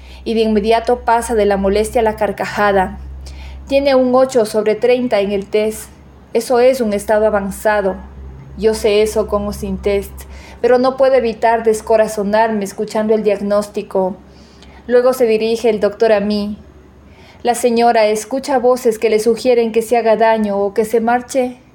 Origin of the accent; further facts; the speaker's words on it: Quito, Pichincha, Ecuador; soy de Quito.